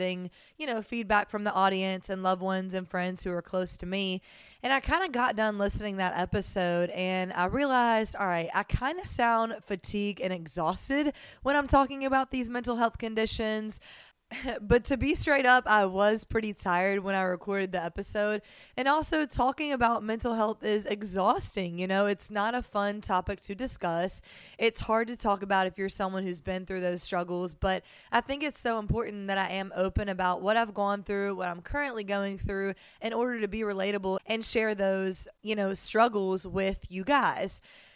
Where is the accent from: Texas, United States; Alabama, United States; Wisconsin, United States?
Alabama, United States; Mobile; now in Miami, United States; I'm a small town girl. I moved from Mobile, Alabama to the big city in hopes of just really to pursue my dreams